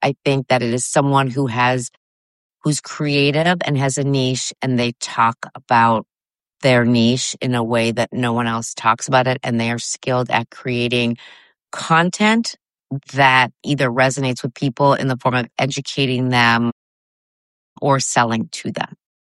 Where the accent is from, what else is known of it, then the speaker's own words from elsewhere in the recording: Canada; now in United States; I'm a Canadian, which living in the States, so that should just get me trust right away.